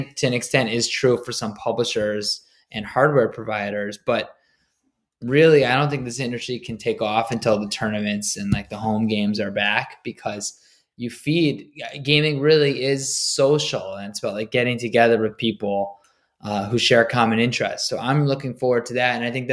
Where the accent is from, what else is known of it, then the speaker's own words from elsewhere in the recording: Michigan, United States; like I grew up in Michigan, for example, and I just feel like it was freezing in the winter and we played games all summer